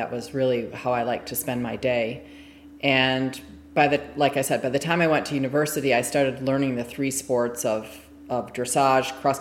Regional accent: Michigan, United States; Sure. I grew up in Michigan. My family lived in Michigan, and that's where I got my first exposure to horses.

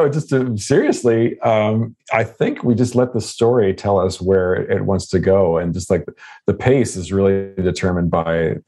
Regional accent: Spain; German is a second language; unser Ziel war das auch, dass keiner merkt, dass ich Spanisch bin.

